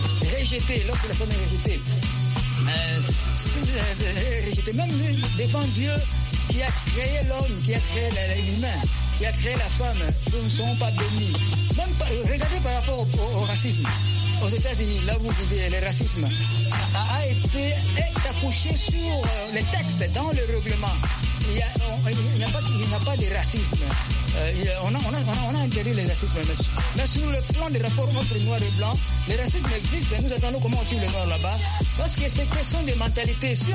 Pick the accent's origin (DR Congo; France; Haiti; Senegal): DR Congo; ici, chez moi, en RD Congo